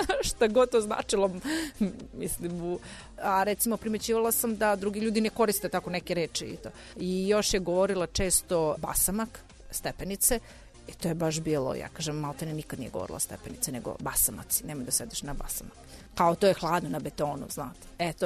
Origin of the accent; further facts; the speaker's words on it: Svilajnac, Šumadija and Western Serbia, Serbia; moved away as an adult; now in Belgrade, Serbia; Da, ja živim znači u Beogradu, a do svoje 18. godine, 19. sam živjela ovde. Znači, koliko sam u Svilajncu živjela, toliko sam i u Beogradu. Tako da, donekle, ja sam malo akcenat promenila, ali koliko god živjela u Beogradu, znači primete da nisam rođena Beograđanka